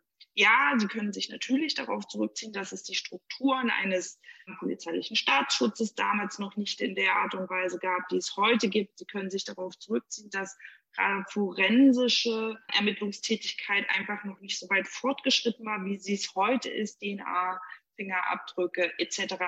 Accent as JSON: {"language": "German", "town": "Jena", "region": "Thuringia", "country": "Germany", "said": "ich komme nun mal aus Jena"}